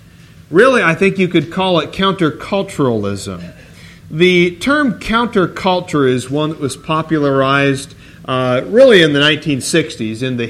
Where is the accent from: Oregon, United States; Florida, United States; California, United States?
Oregon, United States; Portland; You know, I mentioned I'm from Portland.